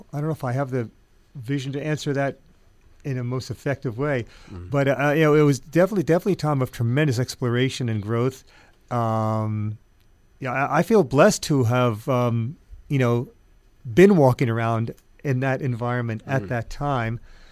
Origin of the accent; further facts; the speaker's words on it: New York, United States; because I was a suburban kid growing up in Westchester